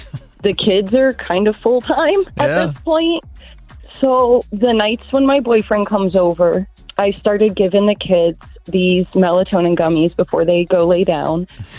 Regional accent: Bel Air, United States; from Bel Air.

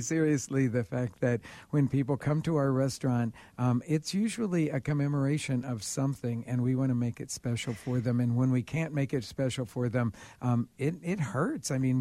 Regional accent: Oklahoma City, Oklahoma, United States; I grew up in Oklahoma City in a barbecue restaurant, if you can believe that.

